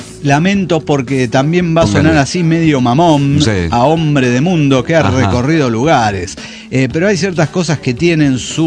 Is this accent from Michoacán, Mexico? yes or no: yes; Morelia, Michoacán, Mexico; de Morelia, Michoacán.